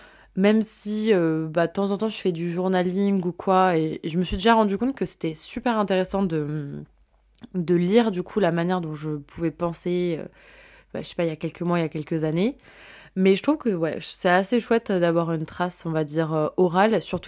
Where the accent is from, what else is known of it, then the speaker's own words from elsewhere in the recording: Strasbourg, Grand Est, France; now in Lyon, France; j'ai 23 ans, je suis originaire de Strasbourg et il y a un peu plus d'un an, j'ai emménagé à Lyon pour y faire mon master.